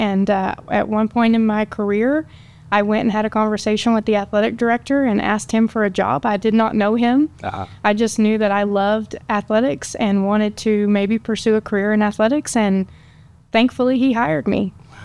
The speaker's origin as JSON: {"language": "English", "town": "Post", "region": "Texas", "country": "United States", "tie": "born or raised there", "said": "I grew up in Post, Texas, not too terribly far from here. My entire family still lives there, so I am the Lone Ranger that busted out, I guess."}